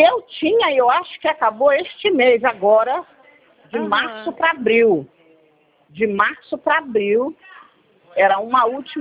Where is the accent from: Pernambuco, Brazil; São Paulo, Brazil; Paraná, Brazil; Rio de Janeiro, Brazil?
Rio de Janeiro, Brazil; Eu sou do Rio, claro. Então, eu moro na Vila da Penha.